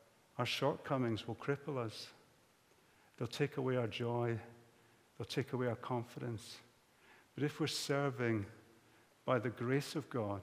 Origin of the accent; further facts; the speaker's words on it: Scotland, United Kingdom; as I was growing up in the Highlands